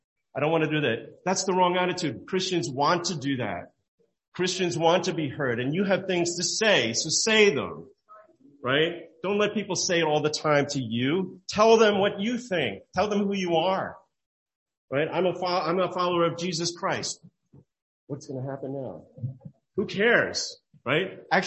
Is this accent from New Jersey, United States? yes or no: yes; Glen Ridge, New Jersey, United States; the place that I grew up in Glen Ridge was a place where people needed the light.